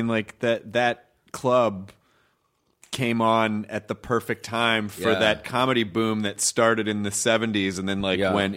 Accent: Memphis, Tennessee, United States; also born or lived in Kentucky; I was born in Kentucky. I grew up in Memphis, Tennessee.

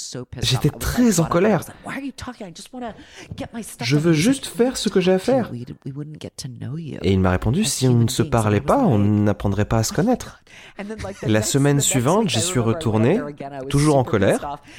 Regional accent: New York, United States; French is a second language; moved away as an adult; now in Milan, Italy; Peut-être pour quelqu'un qui est français, ce n'est pas si grave, mais je viens de New York.

